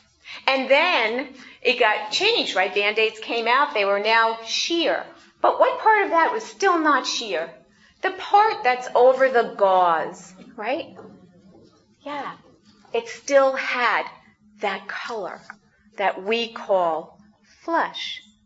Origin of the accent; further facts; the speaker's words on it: United States; When I was growing up, I grew up in the United States, and I grew up in a country where the majority of people had skin that was the color of my skin.